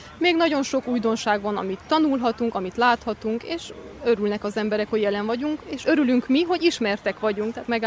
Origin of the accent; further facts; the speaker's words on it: Nyárádszentmárton, Mureș County, Romania; Nyárád-Szentmártonból származom, és a Terézia Kft-nél dolgozom mezőpanitban.